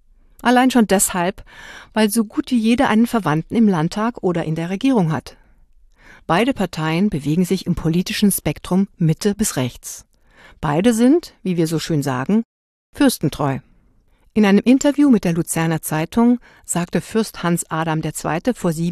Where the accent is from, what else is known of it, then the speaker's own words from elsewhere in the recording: Liechtenstein; Als Liechtensteinerin gibt man im Ausland, und das ist nie mehr als 10 Minuten Autofahrt entfernt, stets Auskunft. Ja, wir sind ein richtiges Land.